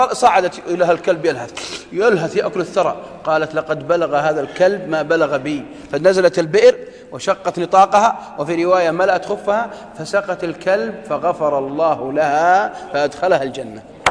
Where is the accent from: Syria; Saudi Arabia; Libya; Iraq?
Saudi Arabia; وهذه عندنا في السعودية